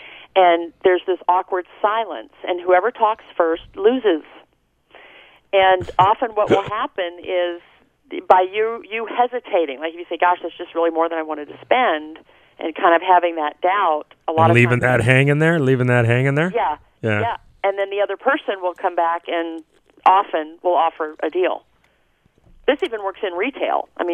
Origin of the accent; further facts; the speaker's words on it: Texas, United States; now in Seattle, United States; Well, I was born and raised in Texas, but I love it here. I've been here 20 years